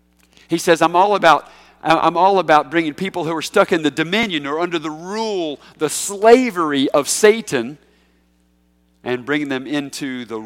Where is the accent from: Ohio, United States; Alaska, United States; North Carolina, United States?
North Carolina, United States; Charlotte; I remember as a kid, I grew up in Charlotte, North Carolina, and we would watch this one particular news every night.